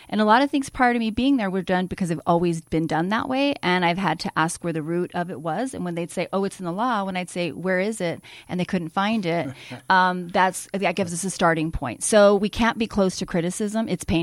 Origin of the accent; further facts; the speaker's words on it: New Mexico, United States; And I told people, don't vote for me because I'm from the South. Because it has been 51 years since a Democrat has run for statewide office from Las Cruces and Juan.